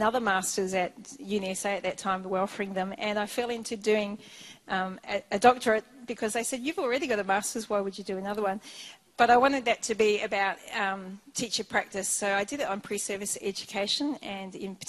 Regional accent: South Australia, Australia; I'm here from South Australia representing South Australians, and I'm a teacher.

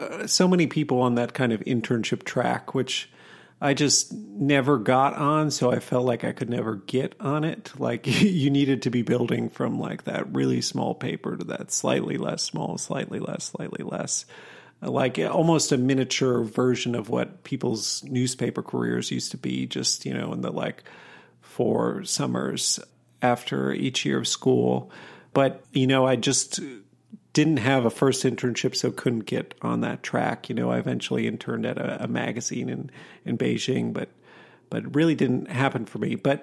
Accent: Madison, Wisconsin, United States; I'm from, yeah, right outside Madison. So yeah. not too far from Northwestern.

